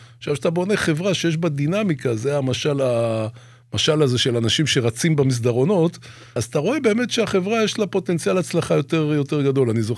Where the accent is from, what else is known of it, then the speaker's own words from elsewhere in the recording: Ramat Gan, Tel Aviv District, Israel; אני באתי מרמת גן, ממרכז רמת גן